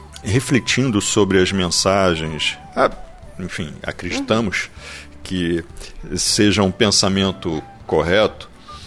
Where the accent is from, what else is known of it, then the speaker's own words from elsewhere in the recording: Angra dos Reis, Rio de Janeiro, Brazil; Eu cresci, eu fui criado em Angra dos Reis, cresci lá, minha infância praticamente toda morei lá.